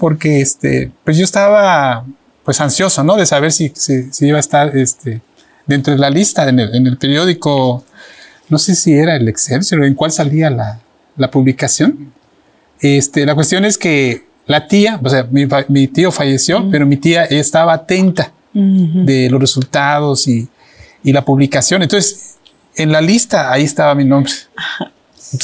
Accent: Ticul, Yucatán, Mexico; Entonces me hizo la invitación a participar cuando yo estaba terminando la secundaria. Allá en mi pueblo, ¿no? Ahí uh-huh. En Ticul, Yucatán.

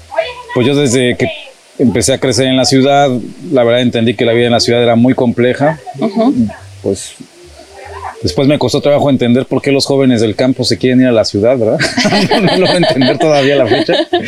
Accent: Mexico City, Mexico; Pues yo soy de la Ciudad de México.

